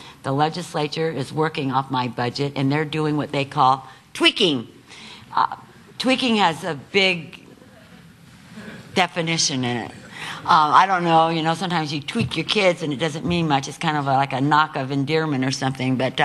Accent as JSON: {"language": "English", "town": "Mesa", "region": "Arizona", "country": "United States", "tie": "born or raised there", "said": "This is my hometown."}